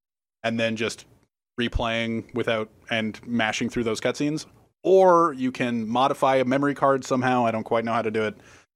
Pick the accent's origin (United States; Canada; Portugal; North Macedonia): Canada; even though I'm Canadian.